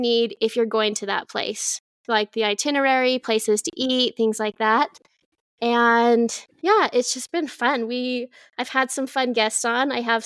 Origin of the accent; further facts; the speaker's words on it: Salt Lake City, Utah, United States; also born or lived in Boise, Idaho; I grew up in Salt Lake. Like I said earlier, my dad lived in Hawaii, so I spent my summers in there with him. And then we moved away for 6 years to Boise, Idaho, and we've been back here for 10 years now.